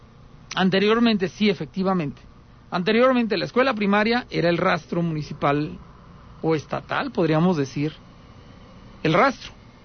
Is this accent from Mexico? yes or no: yes; Aguascalientes, Mexico; los que somos de aquí de Aguascalientes podemos ubicar fácilmente